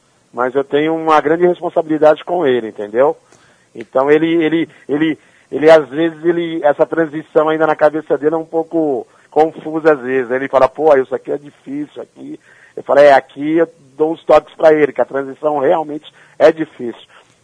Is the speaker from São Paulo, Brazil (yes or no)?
yes; São Paulo, Brazil; Eu cresci aqui no Heliópolis, aqui onde tinha mais de 40 campos, né?